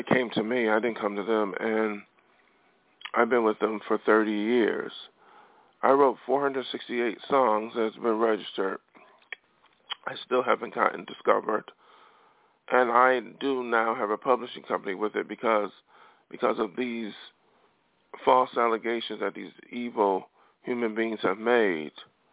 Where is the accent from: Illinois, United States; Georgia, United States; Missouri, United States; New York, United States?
New York, United States; Buffalo; from coming from Buffalo, thinking, you know, where I'm at, or thinking I'm crazy. These people from my hometown said